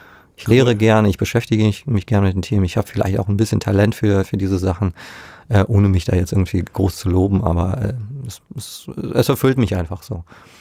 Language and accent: German; Lower Saxony, Germany; in der Gegend, wo ich herkomme, gab es Pfarrenstheologie gar nicht. Und es gab da bereits, in Niedersachsen war